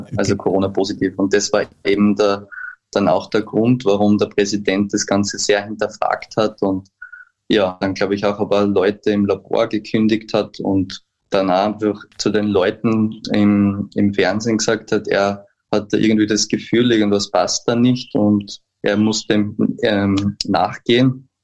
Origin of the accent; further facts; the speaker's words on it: Austria; Ich komme aus Österreich und habe dort eben Sport, Psychologie und Philosophie studiert, auf Lehramt